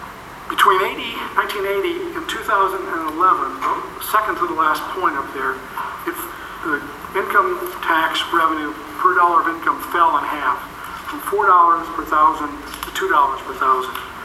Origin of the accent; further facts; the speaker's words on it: Minnesota, United States; I grew up in Minnesota.